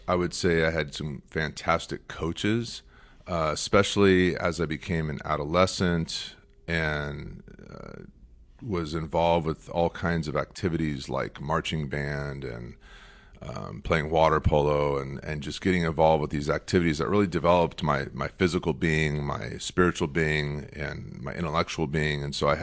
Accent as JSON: {"language": "English", "town": "Glendale", "country": "United States", "tie": "born or raised there", "said": "I was born and raised in Glendale, and I'm just old enough, I guess you would say"}